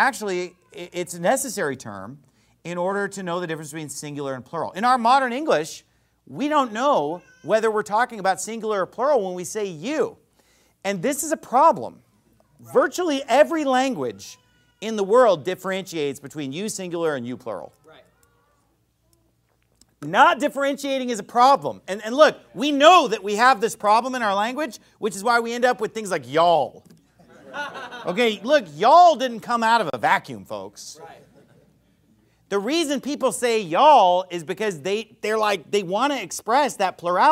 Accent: California, United States; I'm from California. We don't do y'all there.

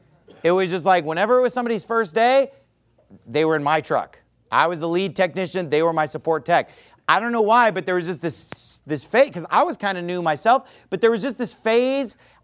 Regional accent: Sacramento, California, United States; I just want to make sure that my hometown is being reached. I don't care who's doing it. So I'm glad somebody's there running a soul-winning powerhouse in that town. And then that like, absolved me of all guilt of not going back to Sacramento

